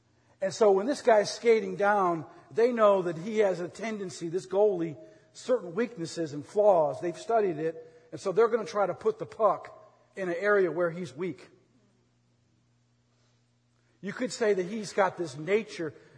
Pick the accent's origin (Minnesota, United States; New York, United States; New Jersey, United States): Minnesota, United States; now in Augusta, United States; No, of course, we're in Augusta, Georgia. I'm from Minnesota. They call Minnesota the state of hockey.